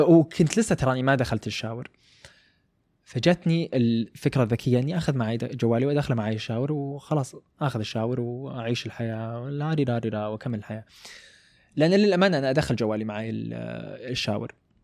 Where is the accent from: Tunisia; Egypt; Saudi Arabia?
Saudi Arabia; Khobar, Eastern Province; المهم وصلت المطار البحرين اخذت الطياره من رحت دبي من البحرين انا من الخبر فرحت مطار البحرين اخذت الطياره.